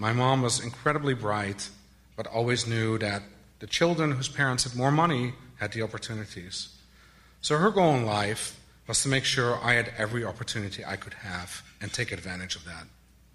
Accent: Netherlands; moved away as an adult; now in United States; As some of you know, I grew up in the Netherlands.

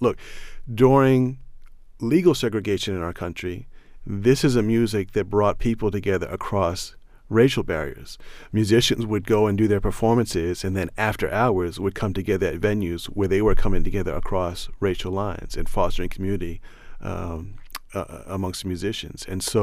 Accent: New Jersey, United States; now in Baltimore, United States; it reflects my growing up in New Jersey in the 1980s and how that part of me, that kind of playfulness, has now been part of my neighborhood here in Sandtown, Winchester, and Baltimore for over 20 years.

